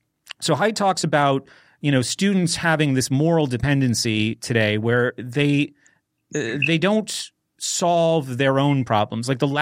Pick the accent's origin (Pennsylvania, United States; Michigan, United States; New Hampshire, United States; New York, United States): New Hampshire, United States; And maybe it's just because I'm young and I'm from New Hampshire and I haven't seen a lot of things.